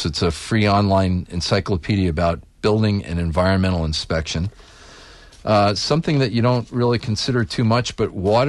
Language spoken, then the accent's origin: English; New York, United States; I'm from New York.